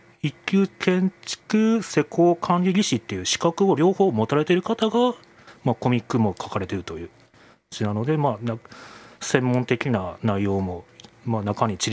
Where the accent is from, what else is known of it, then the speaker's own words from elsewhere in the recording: Kyoto, Japan; 京都なんですけれども、なんか小さい頃に